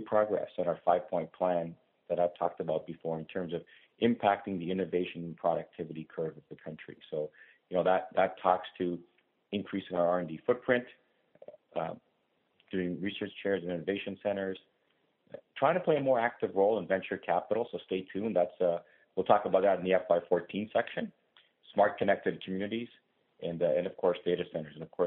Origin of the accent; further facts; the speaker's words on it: Ontario, Canada; I, as a Canadian and as an Ontarian, I think this is a fantastic deal for the province of Ontario